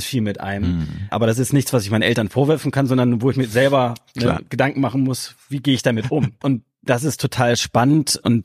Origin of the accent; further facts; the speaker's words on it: Hamburg, Germany; Ich meine, ich lebe und bin hier aufgewachsen in Hamburg, liebe diese tolle Stadt.